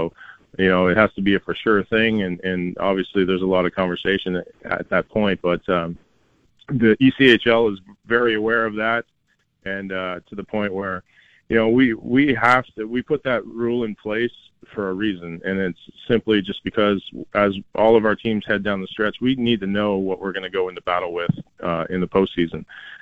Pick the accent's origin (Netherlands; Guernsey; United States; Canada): Canada; sitting there on the couch with my dad watching that, as a Canadian kid, I didn't realize the magnitude that it had for the country.